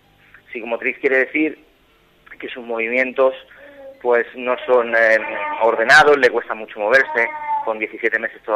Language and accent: Spanish; Barcelona, Catalonia, Spain; Yo soy de Barcelona.